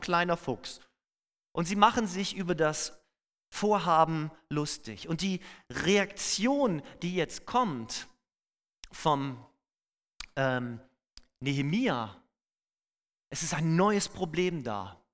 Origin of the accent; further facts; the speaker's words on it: Schleswig-Holstein, Germany; Da, wo ich herkomme, an der Ostküste, sieht es ein bisschen anders aus. Da haben wir sogar die holsteinische Schweiz.